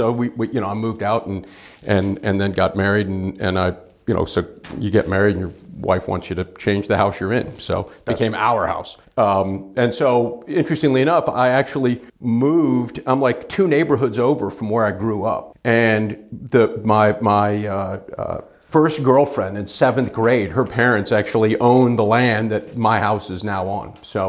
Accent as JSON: {"language": "English", "town": "Sandy Springs", "region": "Georgia", "country": "United States", "tie": "born or raised there", "said": "I grew up here in Atlanta, Sandy Springs."}